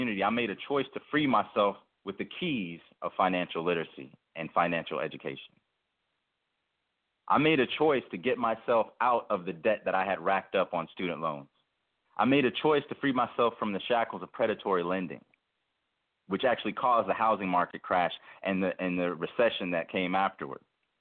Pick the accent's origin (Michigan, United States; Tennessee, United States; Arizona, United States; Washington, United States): Tennessee, United States; Memphis; born there; I was born in Memphis, Tennessee, and I'm not sure if you guys are familiar with Memphis, but it's a very historic city, a city that is deep with not only history, but a feel about it.